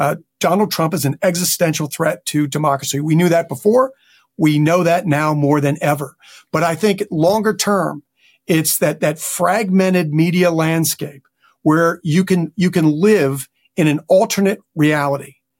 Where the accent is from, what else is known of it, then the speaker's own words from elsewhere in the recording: Texas, United States; Ted Cruz in my home state of Texas adopted that to great effect in his campaign.